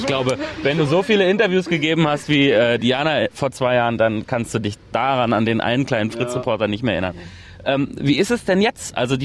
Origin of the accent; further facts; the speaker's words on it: East Germany, Germany; Okay, also ich bin ja im Osten groß geworden und wir haben so Vita Cola wie Wasser getrunken.